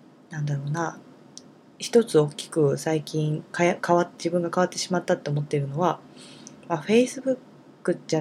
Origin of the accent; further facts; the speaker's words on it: Nara, Japan; まあ、地元の奈良でアートイベント、アートプロジェクトをしている事務局に今も勤めています。